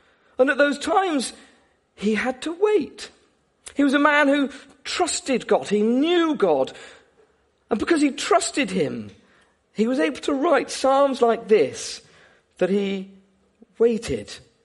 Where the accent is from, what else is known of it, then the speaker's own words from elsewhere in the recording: United Kingdom; And as British people, we know a lot about waiting, don't we? We're good at waiting. We wait on the bus stop and we wait at the junction. We certainly wait on Hamble Lane and we wait on the M27 for certain.